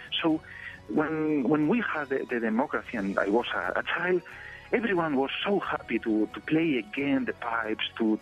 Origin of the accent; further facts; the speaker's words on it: Galicia, Spain; born there; English is a second language; I was born in Galicia, which is in the northwest of Spain. It's the Atlantic area of Spain. And, we are a Celtic region. We are like the Irish of Spain. No, the Galicians, we are the Irish of Spain.